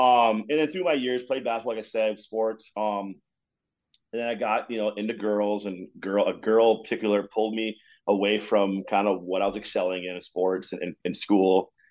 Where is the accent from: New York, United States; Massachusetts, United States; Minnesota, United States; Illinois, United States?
Minnesota, United States; Duluth; also born or lived in Texas / Rapid City, South Dakota; As we grew up here in Duluth, because my stepdad's parents were here, we moved out here actually from South Dakota Rapid City when I was seven. So I've been here since I was like 7 years old. Like I said, originally from Texas.